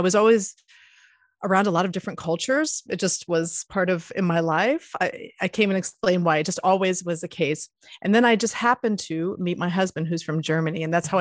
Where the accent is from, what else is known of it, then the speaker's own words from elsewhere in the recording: Puerto Rico; I was born in Puerto Rico and I grew up camping on the beach.